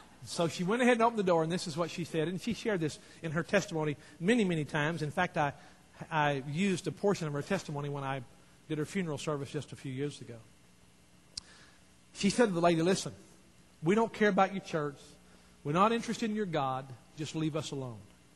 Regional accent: Texas, United States; Now, I know because you listen to my accent, most of you folks thought I was from New York, but I'm really not. I am from Texas.

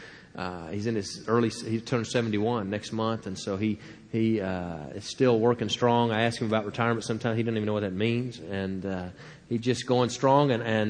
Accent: Louisiana, United States; And we grew up in Louisiana, and people have asked me since 9/11, how are you treated because of your dark hair and dark skin and dark eyes

